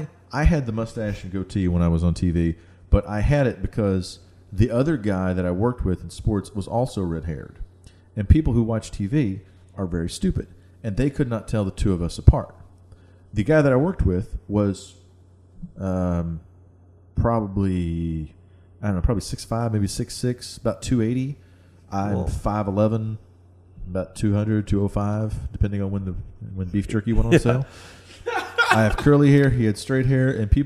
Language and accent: English; Louisiana, United States; born there; And I was born in Louisiana, so I'm hellbound.